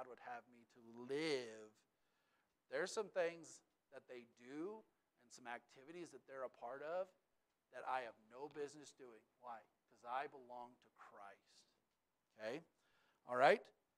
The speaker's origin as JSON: {"language": "English", "region": "Texas", "country": "United States", "said": "I'm from the Panhandle of Texas. Anybody ever heard of a tumbleweed?"}